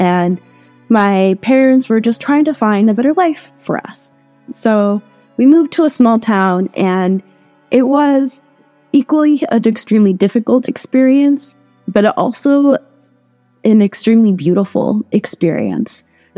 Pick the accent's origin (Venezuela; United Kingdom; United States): Venezuela; moved away; my home country. My grandmother can tell you all the plants and their medicinal uses. And when I had to leave Venezuela because we had a coup in 2002